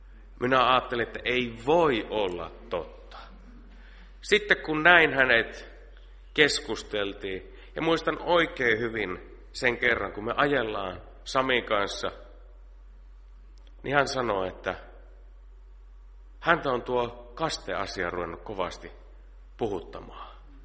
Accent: Keuruu, Central Finland, Finland; Ja minä ajattelin nuoruudessani, kun Keurulla elin ja vaikutin

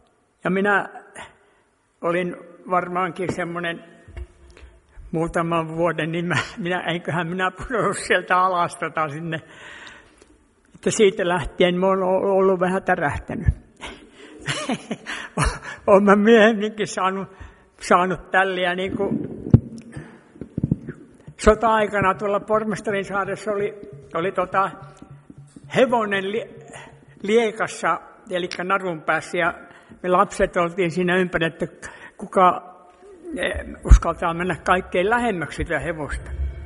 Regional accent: Jakobstad, Ostrobothnia, Finland; born there; Minähän olen syntynyt täällä Pietarsaaressa

